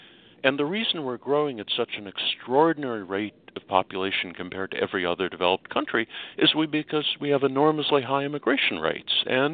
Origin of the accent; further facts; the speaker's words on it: Los Angeles, California, United States; our population is 150% larger than it was when I was a child growing up in Los Angeles.